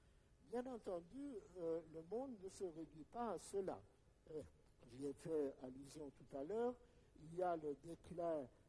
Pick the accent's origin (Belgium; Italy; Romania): Romania; French is a second language; Certains pays, comme mon pays d'origine, la Roumanie, la Bulgarie, la Grèce, ont acquis leur indépendance au XIXe siècle